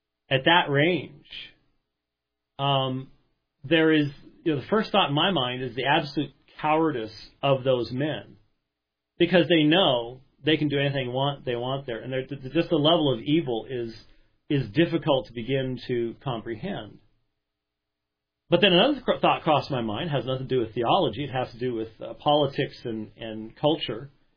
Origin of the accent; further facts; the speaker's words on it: Scotland, United Kingdom; So that's my apologetic for being Scottish, I guess you might say.